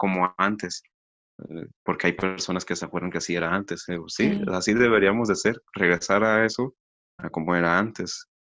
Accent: Mexico; uno como mexicano y como buen papá también va a los antojitos en las noches.

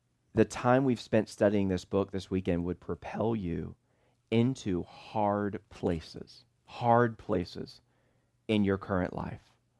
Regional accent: Charlottesville, Virginia, United States; I'm from Charlottesville, Virginia, which became an infamous hashtag a few years ago because of racial strife.

